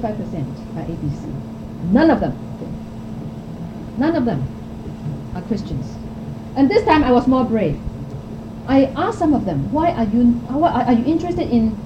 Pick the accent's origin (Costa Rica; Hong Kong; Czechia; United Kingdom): Hong Kong; now in United States; where did you come from? I came from Hong Kong.